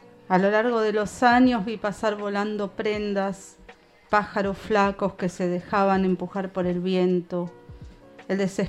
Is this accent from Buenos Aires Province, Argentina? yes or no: yes; Ramos Mejía, Buenos Aires Province, Argentina; Estoy contenta de estar acá en el barrio, porque soy de acá, soy de Ramos.